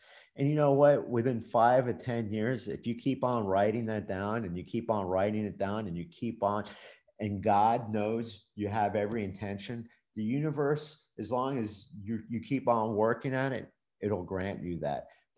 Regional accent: Florida, United States; you know, I'm from South Florida.

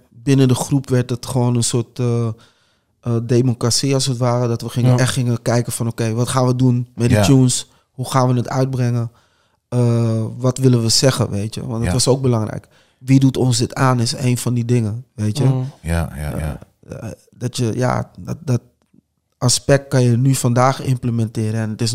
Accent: Alphen aan den Rijn, South Holland, Netherlands; also born or lived in The Hague; Ik ben in Alphen aan de Rijn heb ik gewoond. Ik ben in Den Haag ben ik geboren, maar latere leeftijd heb ik mijn jeugd veel meegemaakt in Alphen aan de Rijn. We waren een van de eerste donkere gezinnen in die wijk.

